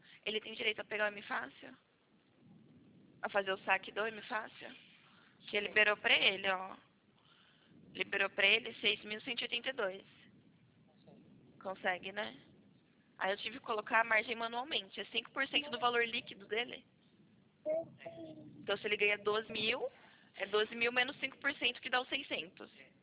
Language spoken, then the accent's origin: Portuguese; São Carlos, São Paulo, Brazil; o meu celular, ele é DDD16, porque eu sou de São Carlos.